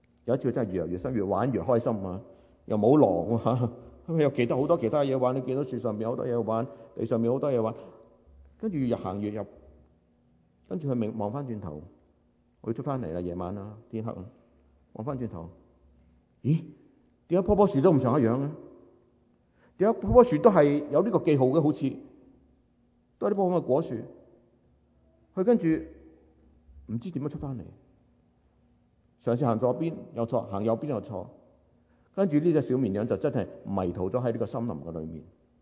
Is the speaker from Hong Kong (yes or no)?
yes; Hong Kong; 我們香港人以前很喜歡放飛劍，現在沒有，現在不放。